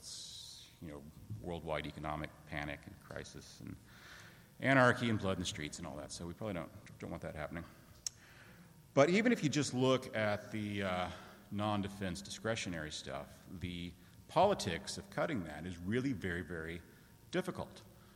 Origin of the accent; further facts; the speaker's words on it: Lubbock, Texas, United States; So I'm from Lubbock, Texas, in the 19th Congressional District in Texas